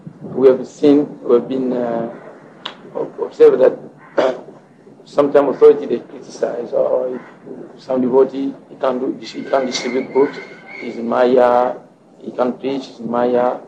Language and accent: English; France; born there; English is a second language; when I was born in France.